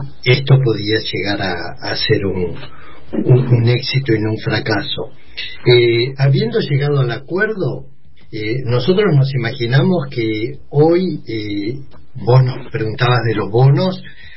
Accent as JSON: {"language": "Spanish", "country": "Argentina", "said": "como argentinos"}